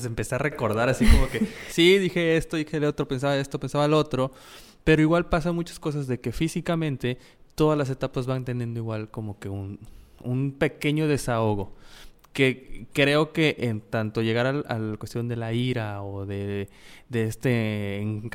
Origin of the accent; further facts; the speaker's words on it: Mexico; siendo mexicanos y teniendo esta parte muy arraigada con la muerte